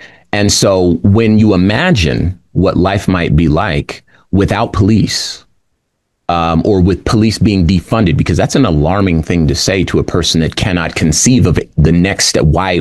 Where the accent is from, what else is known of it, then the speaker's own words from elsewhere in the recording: Compton, California, United States; born there; I've been Black for all of my life. I was born in Compton, California.